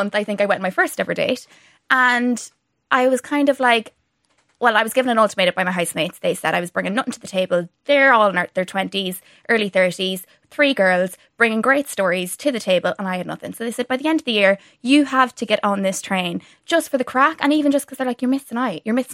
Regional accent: County Donegal, Ireland; I'm from Donegal. And I'm not lying when I say we don't do the dating thing. It's kind of the old fashioned thing.

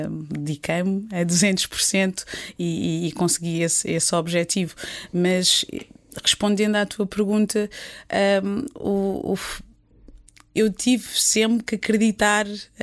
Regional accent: Portugal; moved away; a primeira vez que eu saí de Portugal foi para a Suécia. Foi um choque incrível, porque um país super diferente do meu, frio.

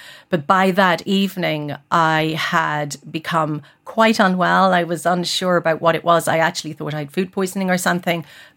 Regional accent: Galway, Connacht, Ireland

